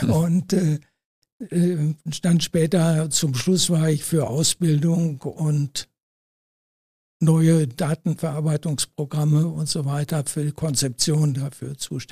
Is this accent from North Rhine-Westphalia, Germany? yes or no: yes; Herten, North Rhine-Westphalia, Germany; Ich bin in Herten geboren, bin dort zur Grundschule oder Volksschule hieß es damals noch gegangen.